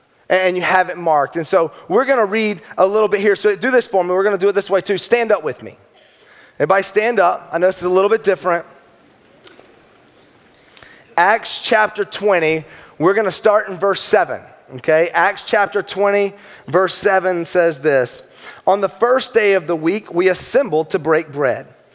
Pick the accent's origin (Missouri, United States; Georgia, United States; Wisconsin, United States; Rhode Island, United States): Georgia, United States; Like I said, I'm from Georgia, so Chipper Jones, his name affectionately became Chipper as soon as he entered into our home.